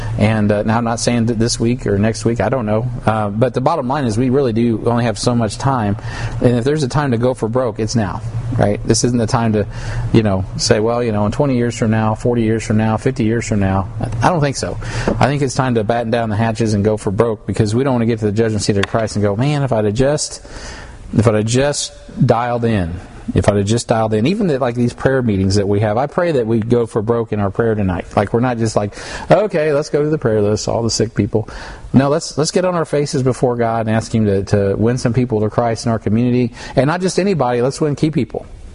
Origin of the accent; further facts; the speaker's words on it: Kansas City, Missouri, United States; of which we're all familiar with because we're from Kansas City, right?